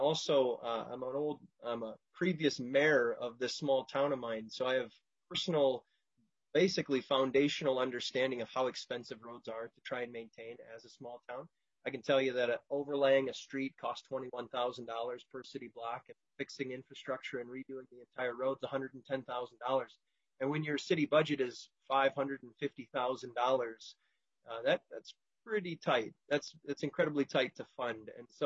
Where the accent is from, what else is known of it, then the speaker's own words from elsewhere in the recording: Elmore, Minnesota, United States; I'm from District 23A. That's Bob Gunther's old district, Faribault County, Martin County, Jackson, and Watonwan counties. I'm from the small little town of Elmore, Minnesota, and I can actually see Iowa from my window here.